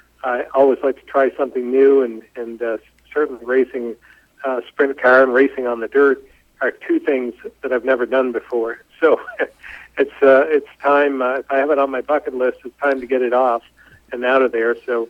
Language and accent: English; Barre, Vermont, United States; Well, I grew up in Barrie, Vermont, and Barrie has a speedway called Thunder Road, and been there for over 50 years.